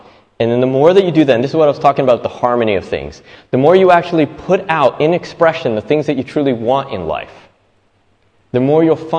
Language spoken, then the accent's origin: English; San Diego, California, United States; now in Bali, Indonesia; I've been here in Bali for about 15 years. Before that, I grew up in San Diego, California.